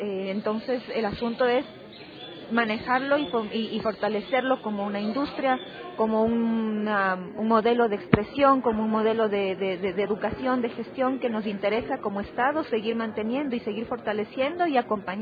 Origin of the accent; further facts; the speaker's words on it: Ecuador; es muy importante también para nosotros como ecuatorianos.